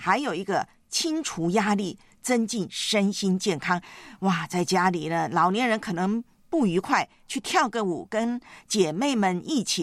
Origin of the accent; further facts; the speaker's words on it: China; 所以呢我们中国人是喜欢跳舞的